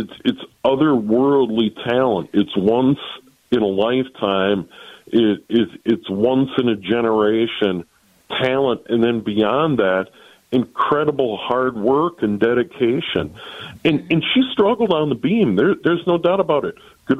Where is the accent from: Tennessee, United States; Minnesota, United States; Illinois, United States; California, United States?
Minnesota, United States; Saint Paul; when I was a little boy, growing up on Maryland Avenue in St. Paul, right there by Como Park